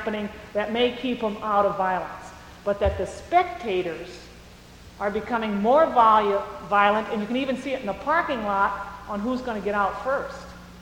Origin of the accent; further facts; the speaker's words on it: Washington, District of Columbia, United States; I'm from Washington, D.C., in the process.